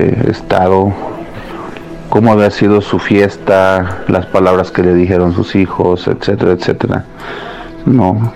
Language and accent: Spanish; León, Guanajuato, Mexico; yo soy de León, Guanajuato.